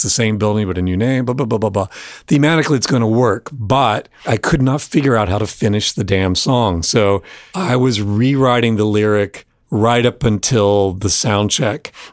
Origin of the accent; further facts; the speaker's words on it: North Carolina, United States; my hometown in North Carolina had been devastated by Hurricane Helene